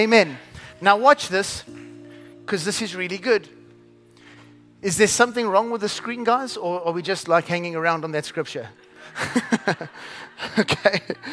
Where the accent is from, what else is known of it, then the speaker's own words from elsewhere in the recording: England, United Kingdom; I'm English.